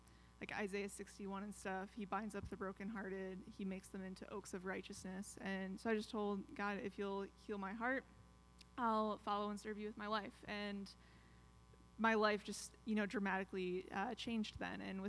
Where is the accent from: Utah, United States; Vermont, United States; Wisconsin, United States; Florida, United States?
Wisconsin, United States; Janesville; I grew up in Janesville, Wisconsin. That's where I'm at right now until I'm actually able to buy tickets and head out to Bolivia.